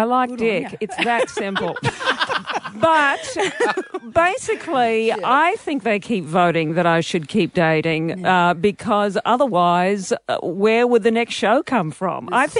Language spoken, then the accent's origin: English; Perth, Western Australia, Australia; The irony of being a goth, because, of course, I grew up in Perth.